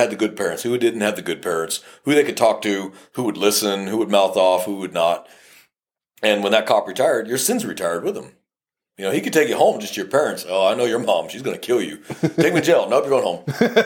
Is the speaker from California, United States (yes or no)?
yes; California, United States; because I was raised on a ranch. But I was raised in California, right?